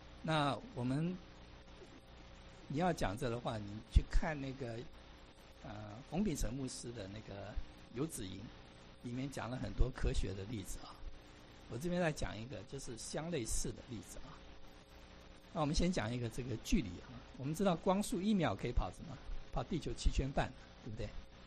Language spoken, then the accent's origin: Chinese; China; 因为我们中国人嘛